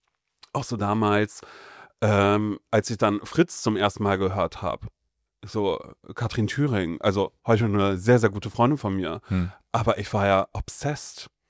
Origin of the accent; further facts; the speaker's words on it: North Rhine-Westphalia, Germany; born there; ich komme ja aus Nordrhein-Westfalen, gebürtig